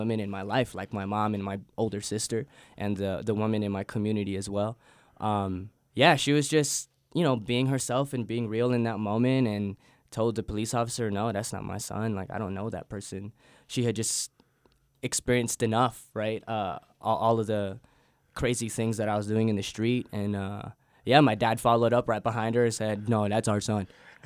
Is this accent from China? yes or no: no; Guam; growing up in Guam, you're so far away from everything, right? And when you leave the island and you start to experience these new poets and new stories and new voices